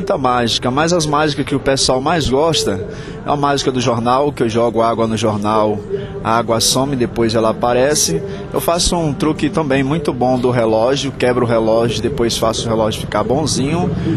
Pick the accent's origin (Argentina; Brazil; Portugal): Brazil; Ilhéus, Bahia; also born or lived in Rio de Janeiro; now in Serrinha, Brazil; Eu sou de Ilhéus, eu sou natural de Ilhéus, morei um tempo no Rio de Janeiro. Afinal de contas, também morei em várias partes do Brasil, mas hoje eu vou praticamente ficar residencial mesmo em Serrinha.